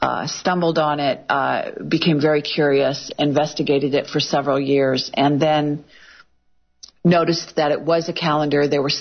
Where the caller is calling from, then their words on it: South Africa; I am calling in from South Africa using my cell phone to do this radio show